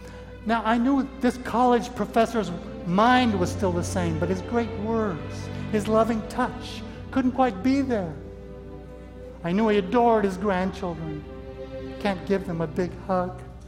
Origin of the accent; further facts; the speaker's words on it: Mexico; English is a second language; Now, growing up in Mexico, I'd seen how people manipulate religious objects very vividly